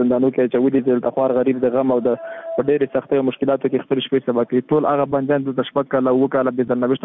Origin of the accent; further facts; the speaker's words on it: Afghanistan; موږ هم د افغانستان بچیان یو